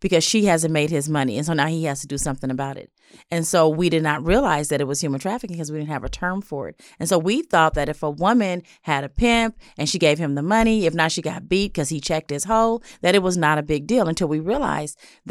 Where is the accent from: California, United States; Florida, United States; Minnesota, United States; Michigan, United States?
California, United States; Los Angeles; I grew up in South LA, and so the women who are on Figueroa or Western or just the streets we see every day